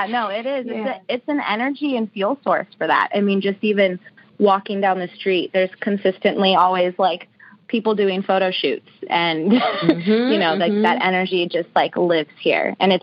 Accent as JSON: {"language": "English", "region": "Oregon", "country": "United States", "lives_now": "Los Angeles, United States", "said": "No, I'm not. I'm from Oregon originally. And then I moved out to California 6 years ago, to San Diego first. And in the last 5 years, I've been in LA."}